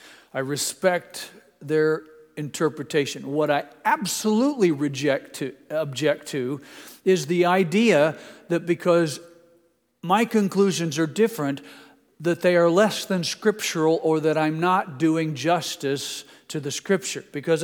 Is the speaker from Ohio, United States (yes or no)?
no; Indianapolis, Indiana, United States; born there; I tell people that I was born in Indianapolis at Methodist Hospital, and as soon as I realized my mistake, I had my parents take me to a Baptist church.